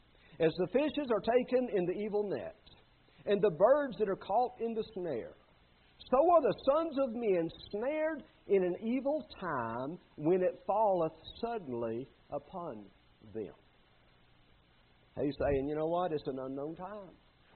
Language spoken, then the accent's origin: English; Sumter, South Carolina, United States; I was in Sumter the other day in my hometown with my mom